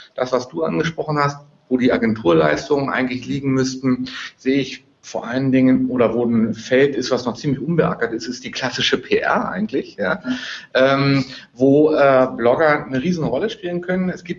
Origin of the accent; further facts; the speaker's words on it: Bonn, North Rhine-Westphalia, Germany; Ja, ich komme aus Bonn